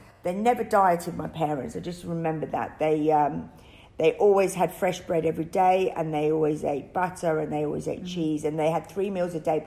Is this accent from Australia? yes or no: no; Guernsey; Okay, so I was born in Guernsey. Mm-hmm. I was born, brought up there, which was quite amazing.